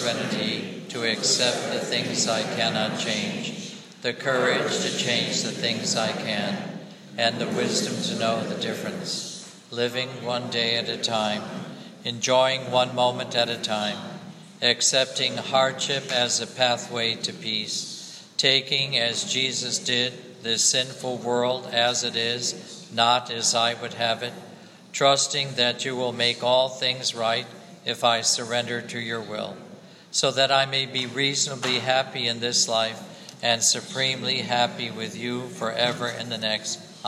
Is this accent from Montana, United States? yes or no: no; Connecticut, United States; But I grew up in Connecticut and in a very troubled family.